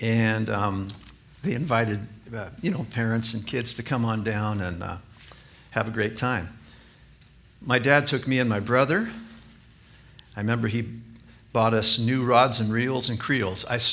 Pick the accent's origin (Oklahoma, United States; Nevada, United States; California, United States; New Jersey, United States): Nevada, United States; Reno; All right, I grew up in Reno.